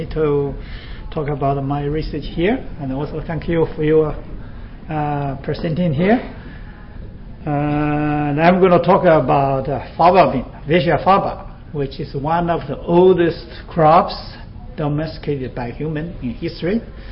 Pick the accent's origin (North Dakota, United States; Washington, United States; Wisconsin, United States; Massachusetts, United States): Washington, United States; I'm from Washington State, where USDA has a plant introduction station there.